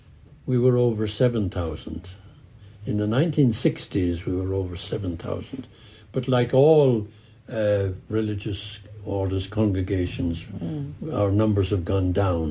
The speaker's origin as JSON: {"language": "English", "region": "England", "country": "United Kingdom", "tie": "born there", "said": "Well, my parents are Irish, but I was born in England."}